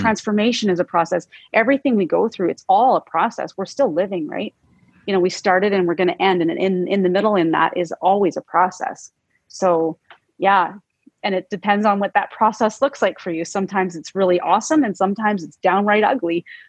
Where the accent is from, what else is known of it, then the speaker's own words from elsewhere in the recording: Red Deer, Alberta, Canada; I was growing up in Red Deer and it was in Calgary, and we could literally feel that energy.